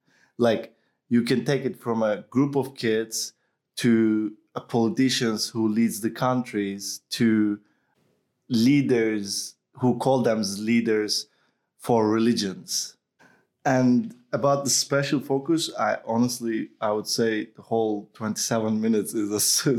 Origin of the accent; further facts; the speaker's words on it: Turkey; also born or lived in Munich; now in Finland; I'm originally from Turkey. And I had been living in Europe since 12 years, 2 years in Munich and 10 years in Finland. And I'm right now based in Finland